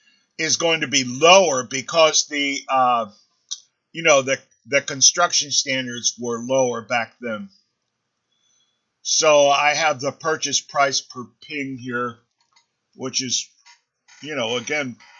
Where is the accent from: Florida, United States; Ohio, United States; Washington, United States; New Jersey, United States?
Ohio, United States; in where I grew up in Ohio, you have these areas where you just have miles and miles of these individual housing units.